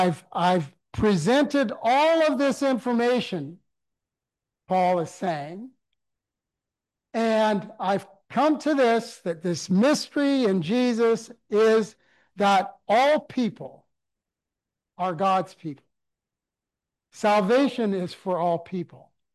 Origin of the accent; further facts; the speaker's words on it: Canada; also born or lived in Africa; growing up in Canada, that I had a different perspective on this society